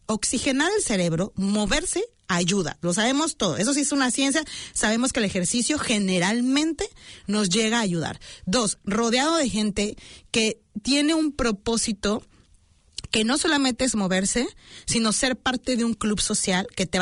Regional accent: Mexico; now in New Zealand; Yo vengo de México, siempre tuve clases de inglés

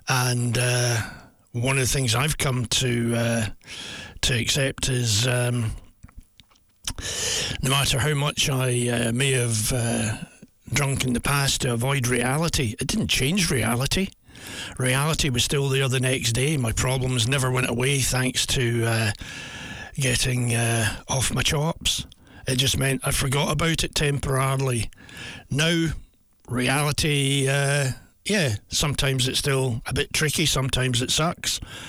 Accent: Scotland, United Kingdom; now in New Zealand; I'm not a real Kiwi. Well, I've been in New Zealand 27 years, but I, you know, in growing up in Scotland

